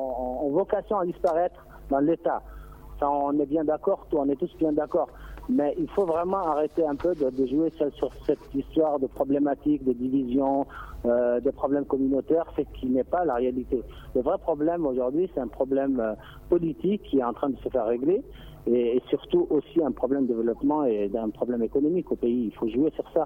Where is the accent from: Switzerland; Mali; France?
Mali; on est tous des Maliens